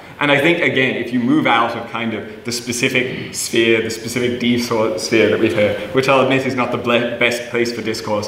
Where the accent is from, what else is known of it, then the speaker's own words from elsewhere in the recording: Leinster, Ireland; I'm from Wicklow, I'm literally just south of Dublin